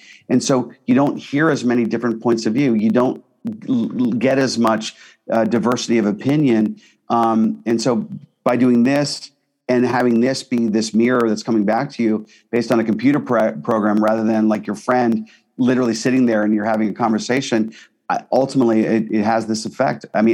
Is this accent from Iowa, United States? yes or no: no; Pittsburgh, Pennsylvania, United States; I think about growing up in Pittsburgh and the way that I grew up and some of the values that I grew up with.